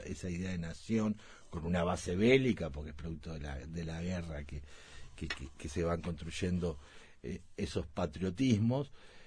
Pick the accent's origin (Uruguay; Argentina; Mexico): Uruguay; Si mañana dejamos de tomar mate y tomamos té verde todos los días, vamos a seguir siendo uruguayos